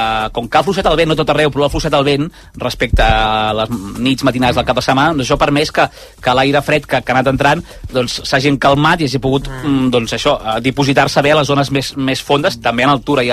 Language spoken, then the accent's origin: Catalan; Tiana, Catalonia, Spain; Segur que menys que Tiana, prohibitiu. Que el meu poble ens estan fotent fora, tu.